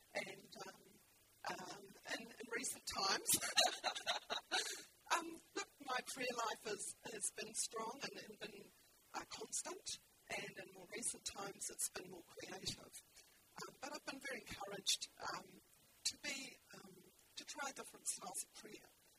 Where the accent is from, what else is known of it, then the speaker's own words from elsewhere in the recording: New Zealand; I'm from New Zealand. I've been here for 2 years and 7 months.